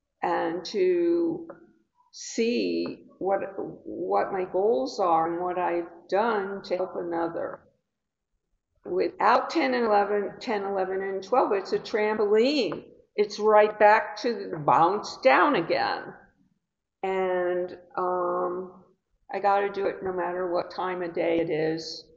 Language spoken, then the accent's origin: English; New Rochelle, New York, United States; Hi, I'm from New Rochelle.